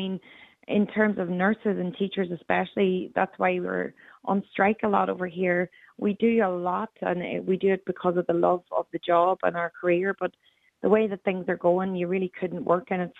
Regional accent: Ireland; now in Australia; I had to slow my accent down. And every time I came home to Ireland for a holiday, I'd come back and my accent had sped up again. So they taught me to slow things down, to pronounce my vowels. And I learned a lot of Aussie slangs. And I'm now an Australian citizen, so I'm a proud Aussie myself.

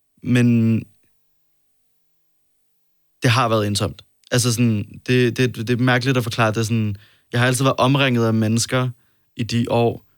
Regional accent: Odense, Region of Southern Denmark, Denmark; Tilbage? Eller nej, ikke? Jeg er fra Odense.

